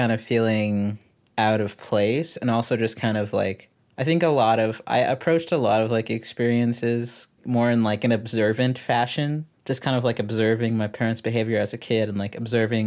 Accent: Texas, United States; I'm from Texas, but I don't really feel super Texan, but I also kind of do. Like, sometimes I get a bit of, like, an accent

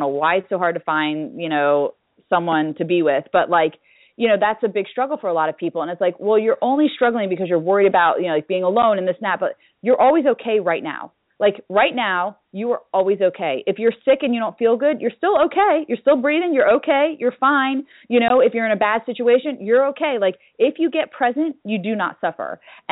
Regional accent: Florida, United States; So I grew up in South Florida and went to space camp twice as a kid.

